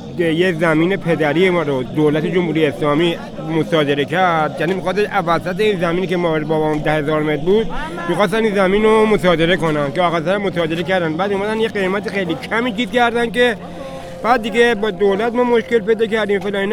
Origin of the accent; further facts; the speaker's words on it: Tehran, Tehran Province, Iran; French is a second language; now in Sweden; Je suis venu d'Iran, madame Turquie. Turquie, je suis venu à Suède.